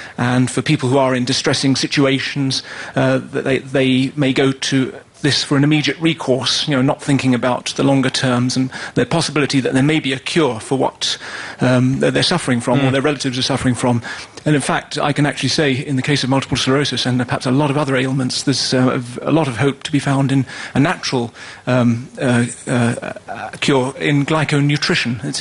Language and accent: English; London, United Kingdom; I'm from East London.